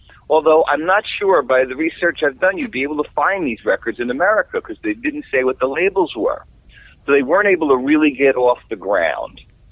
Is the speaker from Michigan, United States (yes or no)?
no; New York City, New York, United States; I'm born and bred in New York City.